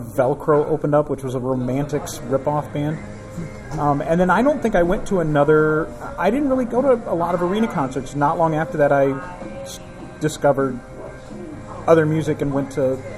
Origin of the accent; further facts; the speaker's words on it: Granite City, Illinois, United States; I'm from Granite City. I was born in 1967, went all through Granite City Public School.